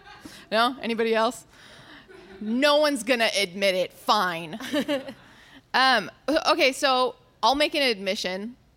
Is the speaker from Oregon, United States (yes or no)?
no; California, United States; We're from California, so it really doesn't matter.